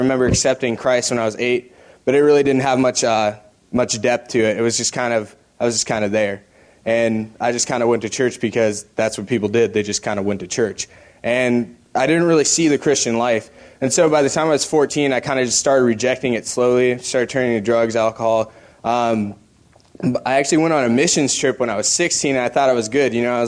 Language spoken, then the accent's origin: English; Thief River Falls, Minnesota, United States; I'm from Thief River Falls, Minnesota. It's like way up in Minnesota, if you ever know where Minnesota is.